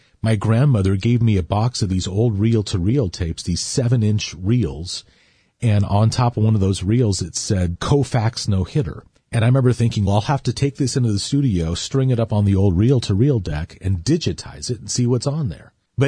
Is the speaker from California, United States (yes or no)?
yes; La Habra, California, United States; North Orange County, I grew up in La Habra